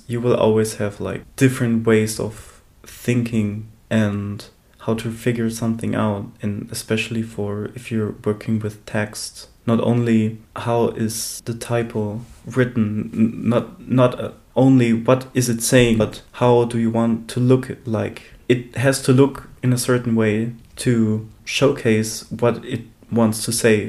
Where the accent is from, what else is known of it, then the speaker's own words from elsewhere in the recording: North Spain, Spain; the last song I've listened to was by an artist from my hometown. Mm-hmm. In North Spain.